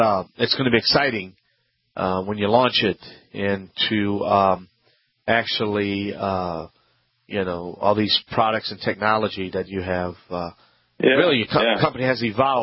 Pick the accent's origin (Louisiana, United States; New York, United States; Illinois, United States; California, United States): Louisiana, United States; I'm the Cajun contractor